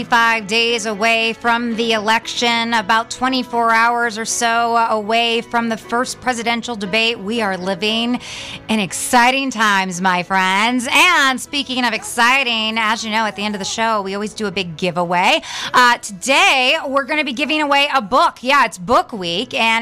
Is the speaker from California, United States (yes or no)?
yes; California, United States; But I am a Californian at heart, a San Francisco Bay Area Californian.